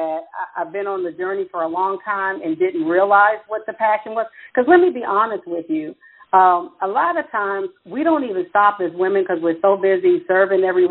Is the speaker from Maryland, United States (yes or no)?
yes; Maryland, United States; I was coming from Washington, D.C., where I'm from the Maryland area, DMV, as they call it.